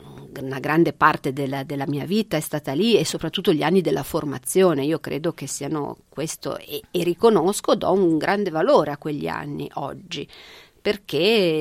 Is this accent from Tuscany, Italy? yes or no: no; Genoa, Liguria, Italy; born there; io appunto a Genova, io nata a Genova